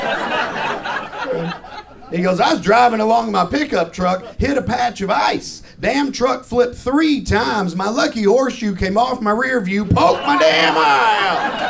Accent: Kentucky, United States; born there; I was born in Kentucky. I wouldn't have fucking chosen.

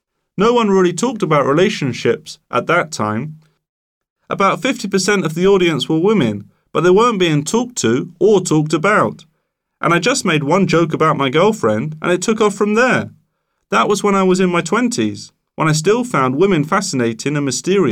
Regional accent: England, United Kingdom; I'm quite a regional comedian, in as much as being English. I tend to work best in England.

